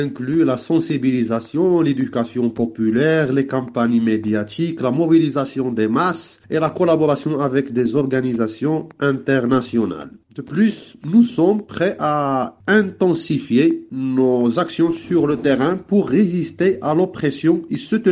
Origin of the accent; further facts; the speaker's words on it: Morocco; En tant que Marocain, nous soutenons la cause sahraoui